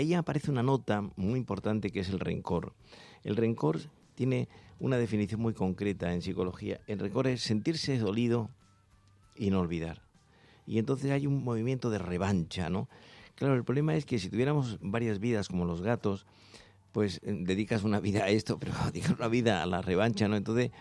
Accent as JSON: {"language": "Spanish", "region": "Andalusia", "country": "Spain", "said": "Yo soy andaluz … somos todos de Andalucía"}